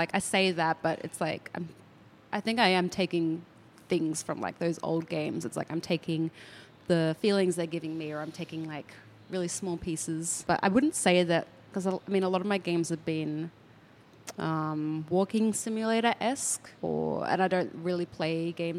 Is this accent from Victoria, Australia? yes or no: no; Queensland, Australia; where I grew up in Southeast Queensland